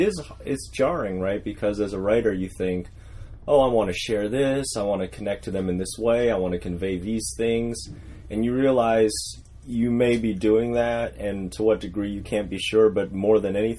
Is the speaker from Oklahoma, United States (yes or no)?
yes; Oklahoma, United States; moved away as an adult; Well, I moved to the East Coast when I went to NYU. I'm actually from Oklahoma.